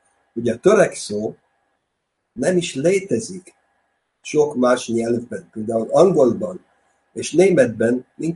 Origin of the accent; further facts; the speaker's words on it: Mezőcsát, Borsod-Abaúj-Zemplén, Hungary; born there; Említetted a bemutatásomban, hogy én Mezőcsáton születtem.